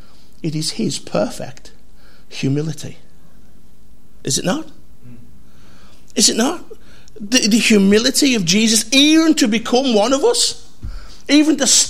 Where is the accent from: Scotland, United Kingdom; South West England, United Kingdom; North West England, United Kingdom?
North West England, United Kingdom; I was brought up in West Cumbria. I make no apologies for that. It's the cheapest place to live in the country, according to Zoopla.